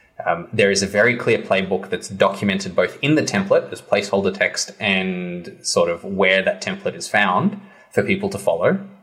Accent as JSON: {"language": "English", "country": "Australia", "said": "I'm Australian."}